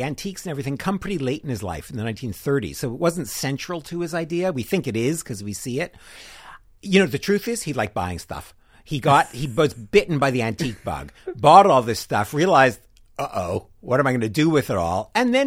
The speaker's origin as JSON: {"language": "English", "town": "Philadelphia", "region": "Pennsylvania", "country": "United States", "tie": "born or raised there", "said": "Ah, what a treat. It's nice to be back in my hometown."}